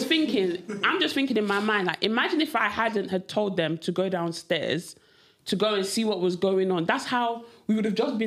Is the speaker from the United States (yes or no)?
no; East of England, United Kingdom; I'm from Essex, so I'm not in these, I'm not on any road. I'm just like, country lanes.